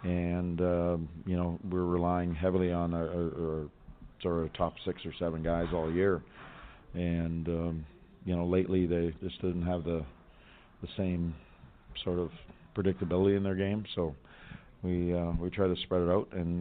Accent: Western Canada, Canada; And you can tell I come from Western Canada with that one.

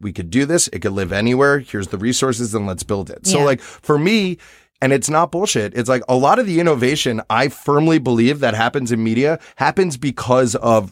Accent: New York, United States; For me as a New Yorker, when Gawker was like the New York

